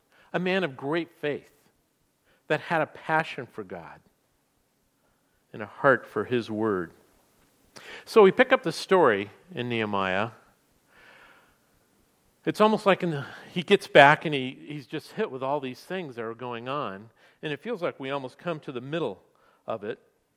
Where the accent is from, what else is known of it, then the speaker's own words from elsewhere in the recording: San Jose, California, United States; also born or lived in Richmond; I was born in Richmond, California. It's across the bay from San Francisco, and I might say it's not the nicest part of the world. Actually, it's one of the more unfavorable parts in the Bay Area. But I grew up just south of there